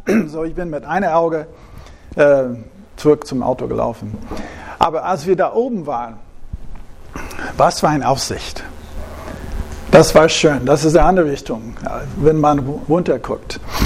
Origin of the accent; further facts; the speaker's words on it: United States; now in Germany; Damals war das eine sichere Sache in den Staaten, wo ich aufgewachsen bin.